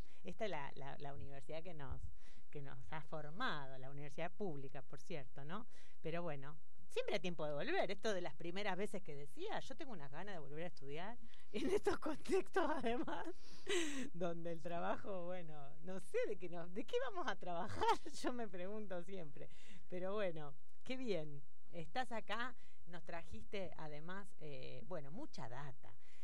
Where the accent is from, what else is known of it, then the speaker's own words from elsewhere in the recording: Rosario, Santa Fe, Argentina; Nos ponemos de pie acá, somos muchas las de Rosario.